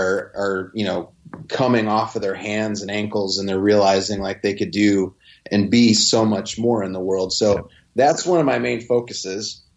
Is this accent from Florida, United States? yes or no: no; Chicago, Illinois, United States; And then growing up in Chicago, I've got Jordan right here.